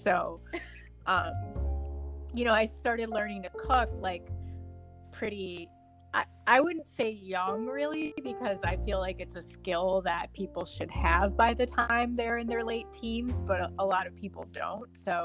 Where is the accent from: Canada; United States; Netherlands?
United States; Midwest; because, you know, I grew up in the Midwest, and I was eating a lot of potatoes and corn and beef my whole life.